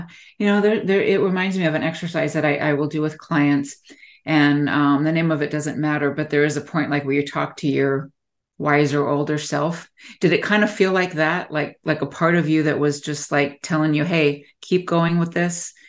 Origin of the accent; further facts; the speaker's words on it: California, United States; now in Michigan, United States; cause I'm from California.